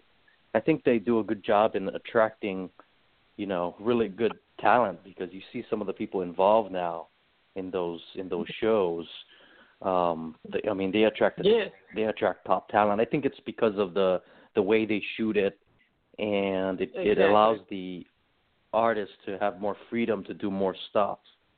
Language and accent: English; Hawaii, United States; So I'm Japanese Chinese, like fifth, sixth generation at least. You know, I grew up in Hawaii, so I don't speak really any other languages, but broken English.